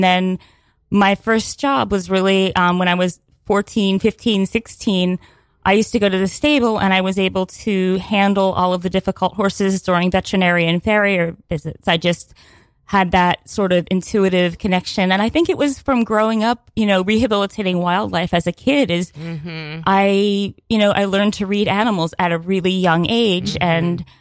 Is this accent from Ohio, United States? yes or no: no; Pennsylvania, United States; Well, I grew up like in Pennsylvania, and I was obsessed with horses as a child